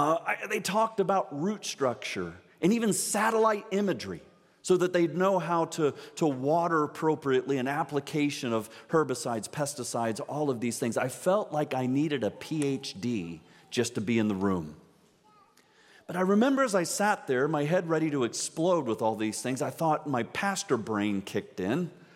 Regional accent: Orlando, Florida, United States; I grew up in Orlando, Florida as a city boy. And so I didn't grow up in a farming community.

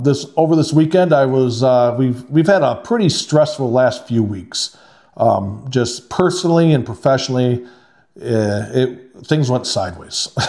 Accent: Owosso, Michigan, United States; Sunday we went down to my hometown of Owosso, Michigan. That's right, I'm a Trojan.

